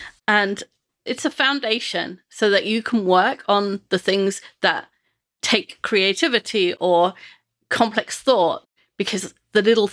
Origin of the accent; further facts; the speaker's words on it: United Kingdom; Being British, I don't like to brag.